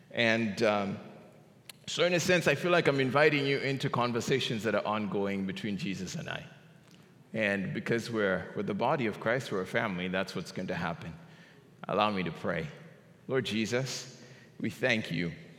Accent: Kenya; I'm originally from Kenya, and I got saved in Kenya.

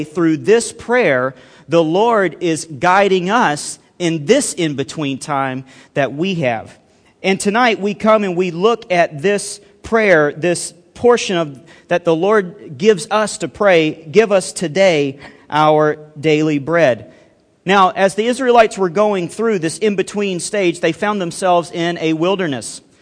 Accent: Alabama, United States; Okay, I'm from Alabama, so we do a little preaching in response.

